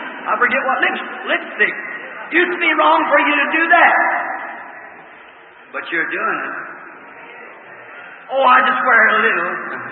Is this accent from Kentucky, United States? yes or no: yes; Kentucky, United States; You know, I was raised in Kentucky.